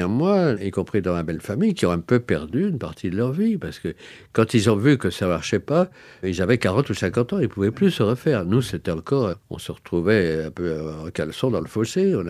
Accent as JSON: {"language": "French", "region": "Normandy", "country": "France", "tie": "born or raised there", "said": "Je crois que c'est ma rupture avec mon village natal en Normandie."}